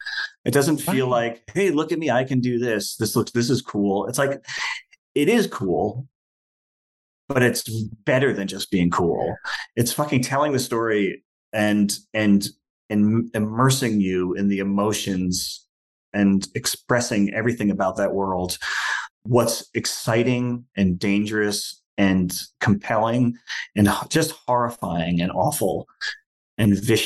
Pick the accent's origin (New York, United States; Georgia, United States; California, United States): New York, United States; Goodfellas is, you know, being a New Yorker, I'm half Italian American, being a lifelong Scorsese lover